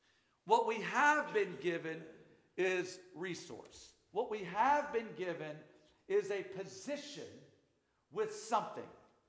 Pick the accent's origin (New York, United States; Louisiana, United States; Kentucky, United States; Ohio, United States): Ohio, United States; Akron; I grew up in Akron, Ohio, and I thought, I feel sorry for everybody not born here.